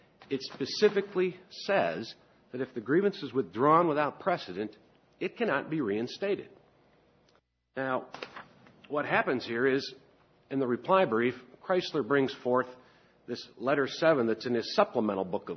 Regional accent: Fort Wayne, Indiana, United States; I'm from Fort Wayne, Indiana, with the law firm of Tyson Bowers & Associates.

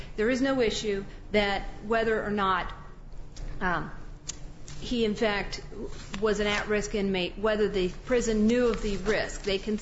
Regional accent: Indiana, United States; from Indiana

